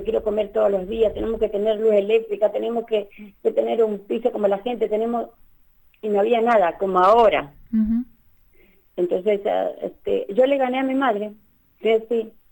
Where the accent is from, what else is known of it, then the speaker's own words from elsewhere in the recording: Villa Ángela, Chaco, Argentina; Yo nací en Villa Ángela, Chaco.